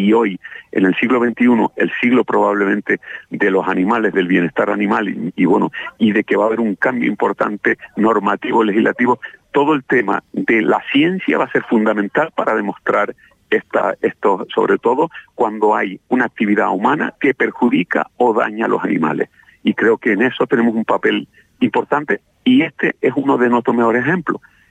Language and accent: Spanish; Canary Islands, Spain; yo soy majorero además.